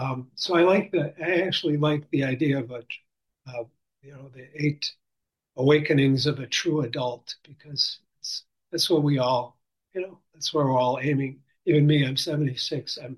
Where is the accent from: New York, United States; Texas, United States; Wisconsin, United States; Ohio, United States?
Wisconsin, United States; Milwaukee; I'm from Milwaukee, Wisconsin.